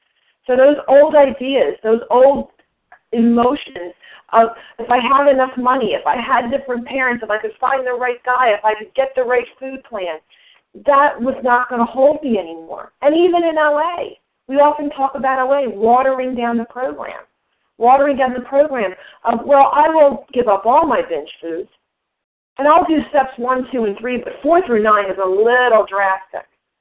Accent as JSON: {"language": "English", "region": "New Jersey", "country": "United States", "said": "I'm from New Jersey, so Hurricane Sandy hit us real hard."}